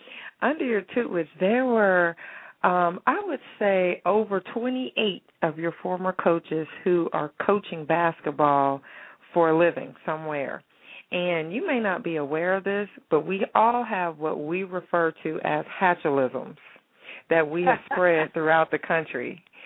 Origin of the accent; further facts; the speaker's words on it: Steubenville, Ohio, United States; I'm from Steubenville, Ohio. I'm from up north.